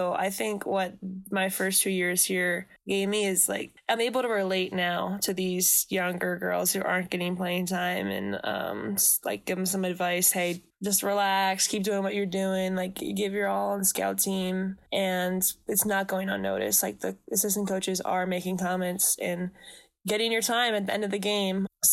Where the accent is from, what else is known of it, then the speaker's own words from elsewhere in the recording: New York, United States; I'm from the New York area, and every summer they have streetball tournaments.